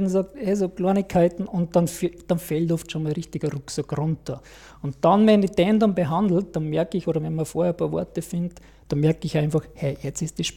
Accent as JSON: {"language": "German", "region": "Salzburg", "country": "Austria", "said": "ich bin ein Salzburger und ich betreibe da eine Heilmassagepraxis seit 12 Jahren."}